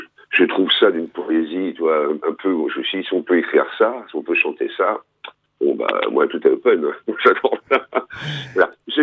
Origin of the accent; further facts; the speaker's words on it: Île-de-France, France; famille d'ouvriers, la banlieue parisienne, Saint-Ouen.